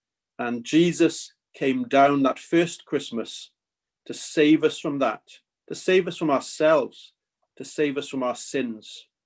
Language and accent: English; United Kingdom; I don't know why we do that as British people.